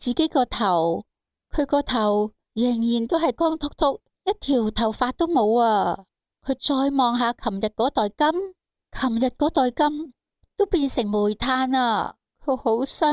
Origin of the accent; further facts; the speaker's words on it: China; 我哋中国人有句说话，叫做得些好意须回首